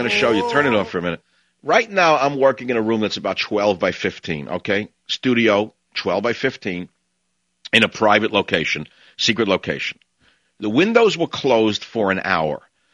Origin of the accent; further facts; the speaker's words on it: Bronx, New York, United States; And I didn't know, you know, a kid in the Bronx, what's Hermosa Beach? The names from Los Angeles to a kid from New York were very exotic.